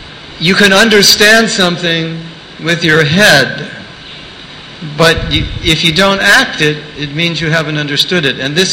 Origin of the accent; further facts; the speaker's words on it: New York, United States; My father's from New York and he's Jewish. I can say it. I come from New York Jewish family, so I can say that.